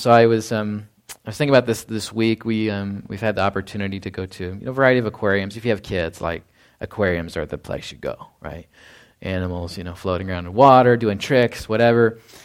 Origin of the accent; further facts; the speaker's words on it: Texas, United States; And growing up in North Texas, like, I know we have thunderstorms here